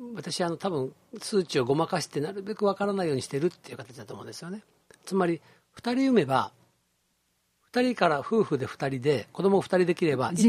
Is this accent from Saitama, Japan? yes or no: no; Kochi, Japan; 高知もね